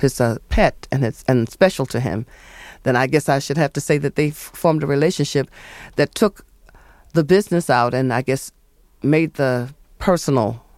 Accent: Eufaula, Alabama, United States; I'm a country bumpkin. I came from Eufaula, Alabama. I knew nothing about the city or the styles of the city.

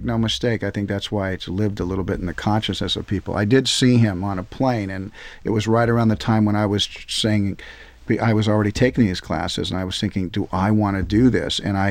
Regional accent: Compton, California, United States; born there; I was born in Compton, lived for 7-8 years, and then kind of moved around a lot. Went to 4 different high schools

